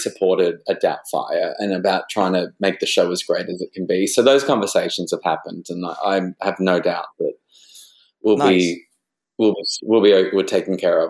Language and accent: English; Australia; now in New York, United States; I am from Australia.